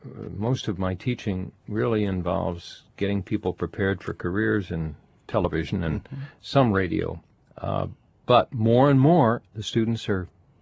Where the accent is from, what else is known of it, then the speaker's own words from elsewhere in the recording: Chicago, Illinois, United States; I'm from Chicago, and I was just very taken by the style and the magnificence of this hour-long show.